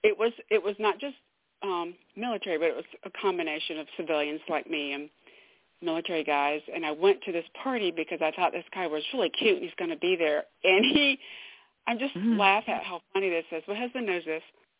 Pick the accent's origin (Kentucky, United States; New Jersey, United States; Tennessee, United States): Kentucky, United States; Fort Knox; born there; I was born in Fort Knox, Kentucky.